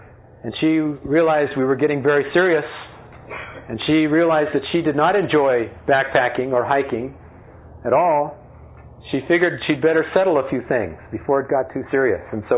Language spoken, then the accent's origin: English; California, United States; I am a Californian who hailed from Southern California